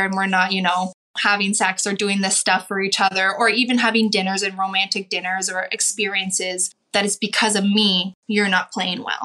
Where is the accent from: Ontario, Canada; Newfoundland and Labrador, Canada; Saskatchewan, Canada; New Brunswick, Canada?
Ontario, Canada; London; born or raised there